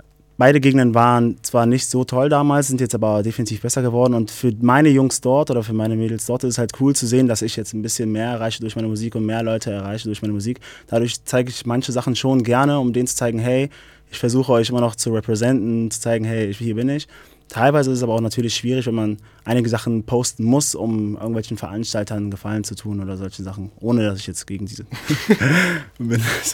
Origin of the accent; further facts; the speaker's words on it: Düsseldorf, North Rhine-Westphalia, Germany; dass ich als Düsseldorfer dafür geeignet wäre